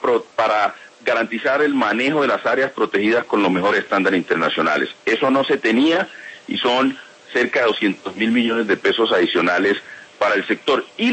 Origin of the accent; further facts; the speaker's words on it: Pacific region, Colombia; yo soy del Pacífico, y realmente no era de páramos, aunque tenemos en el Chocó, Sitará, etcétera, pero yo al principio tuve mucha dificultad con el frío allá